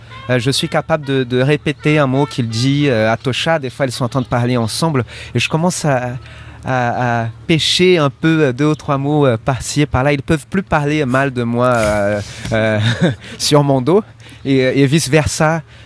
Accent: Brazil; French is a second language; now in France; Bon, je suis brésilien, mais ça fait longtemps que je vis en France.

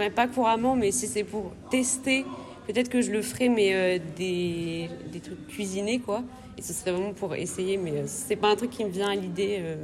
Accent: France; Parce que nous sommes français

